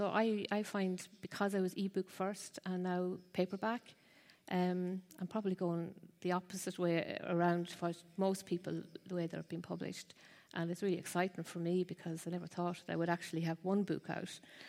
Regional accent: Mullingar, Westmeath, Ireland; I'm from Mullingar in Ireland, which is right in the heart of the country.

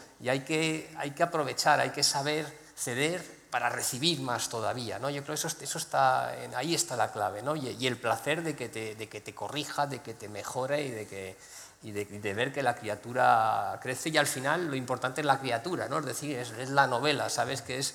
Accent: Madrid, Community of Madrid, Spain; como yo soy de Madrid

